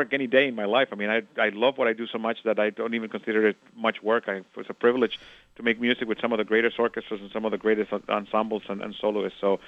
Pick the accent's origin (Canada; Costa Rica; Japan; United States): Costa Rica; also born or lived in Nicaragua; having been born in Nicaragua and growing up in Costa Rica